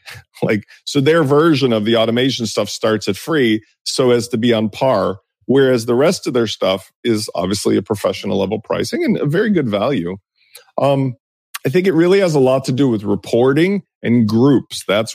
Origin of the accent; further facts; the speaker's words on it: Chicago, Illinois, United States; I come from a practical background. I'm from Chicago.